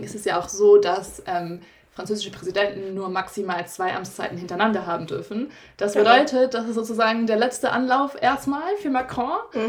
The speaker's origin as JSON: {"language": "German", "region": "Schleswig-Holstein", "country": "Germany", "said": "die letzte Landtagswahl, ich komme aus Schleswig-Holstein, war 2017"}